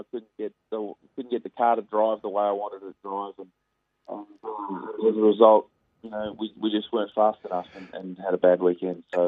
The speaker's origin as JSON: {"language": "English", "town": "Perth", "region": "Western Australia", "country": "Australia", "tie": "born or raised there", "said": "Growing up in Perth, you don't get to do a lot of snow skiing."}